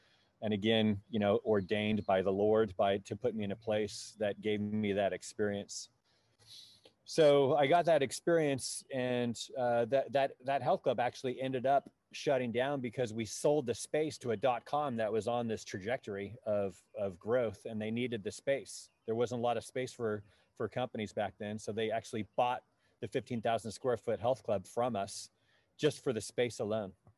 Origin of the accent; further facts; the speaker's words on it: Redwood City, California, United States; my parents allowed me to stay in the room that I grew up in Redwood City.